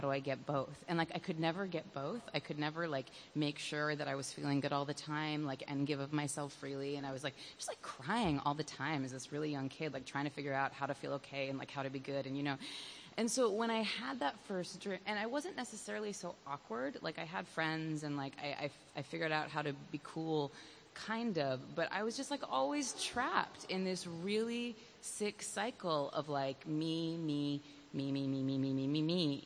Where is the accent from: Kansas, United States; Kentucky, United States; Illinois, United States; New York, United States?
New York, United States; New York City; And I grew up in New York City. I was a really sensitive kid.